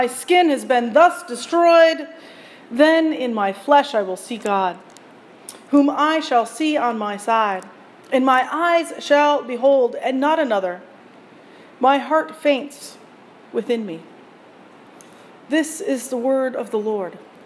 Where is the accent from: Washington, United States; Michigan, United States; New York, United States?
Michigan, United States; I grew up in West Michigan in an era when the Detroit Tigers were pretty hopeless.